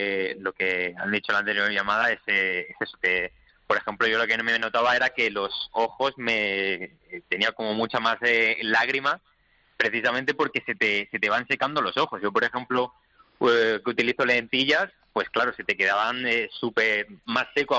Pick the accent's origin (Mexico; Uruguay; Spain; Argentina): Spain; moved away; yo la verdad que sigo siendo bastante español